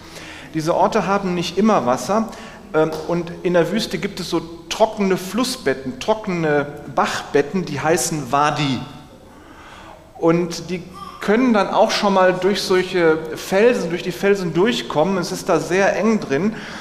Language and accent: German; Essen, North Rhine-Westphalia, Germany; in meiner Heimatstadt Essen